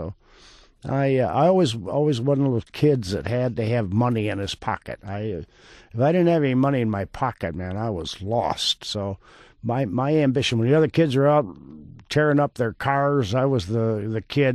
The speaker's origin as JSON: {"language": "English", "town": "Pontiac", "region": "Michigan", "country": "United States", "tie": "born or raised there", "said": "Well, I grew up in Pontiac, Michigan, of course, and graduated from high school there."}